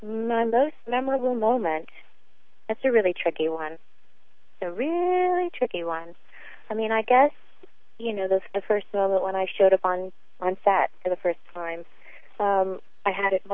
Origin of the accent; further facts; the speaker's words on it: Tanzania; born there; I was born in East Africa. I was born in Tanzania. My mom is Tanzanian from a place called Mlalo, which is a small village in the Usambara Mountains.